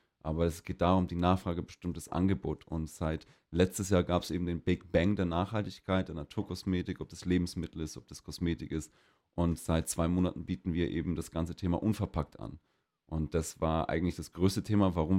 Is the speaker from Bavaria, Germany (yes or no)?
yes; Erlangen, Bavaria, Germany; Ich bin 29 Jahre alt. Ich komme ursprünglich aus Erlangen.